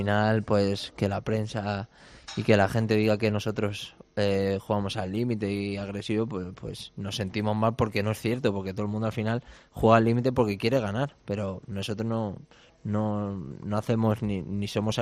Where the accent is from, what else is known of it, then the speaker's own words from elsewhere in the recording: Madrid, Community of Madrid, Spain; Yo soy de La Ventilla, ahí al lado del barrio Pilar.